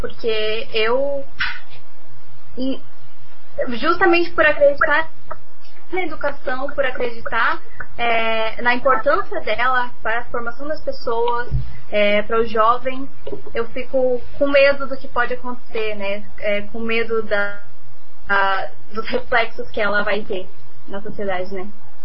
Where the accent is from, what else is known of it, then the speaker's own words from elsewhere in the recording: Curitiba, Paraná, Brazil; sou de Curitiba. Estudei no Colégio Estadual Emílio de Menezes, né? No Capão Raso.